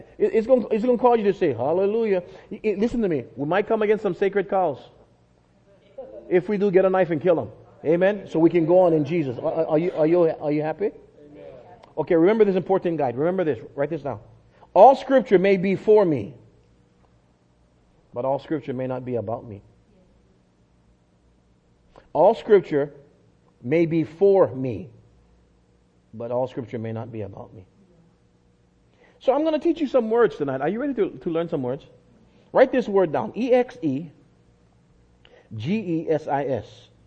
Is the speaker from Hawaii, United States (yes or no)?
yes; Hawaii, United States; See, I can look at this as a Hawaiian and say, well, I can see semblances of Hawaii in here.